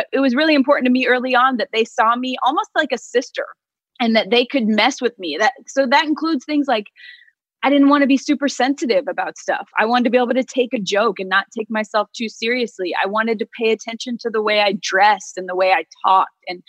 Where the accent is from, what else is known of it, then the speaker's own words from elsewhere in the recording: Phoenix, Arizona, United States; So I grew up in Phoenix. I had no connections to anyone in TV.